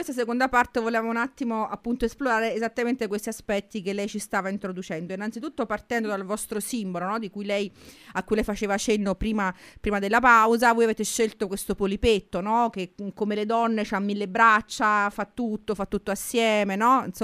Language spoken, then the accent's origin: Italian; Rome, Lazio, Italy; noi quando in quanto romani la chiameremo sicuramente